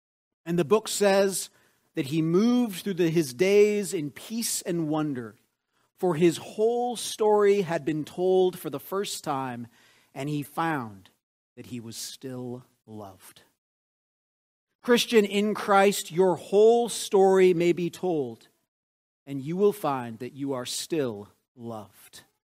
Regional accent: United States; Although, as an American, I think most people know where I'm from when I'm traveling abroad.

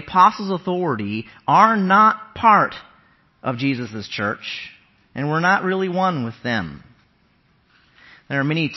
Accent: Lincoln, Nebraska, United States; I'm from Lincoln, Nebraska, but it doesn't matter.

